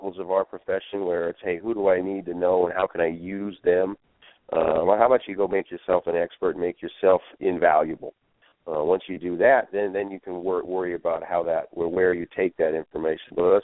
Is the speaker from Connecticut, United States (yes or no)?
no; Billings, Montana, United States; You know, I'm from Billings, Montana, and their high school rivalries, Cat Grizz, Montana State, Montana, there's no pro teams.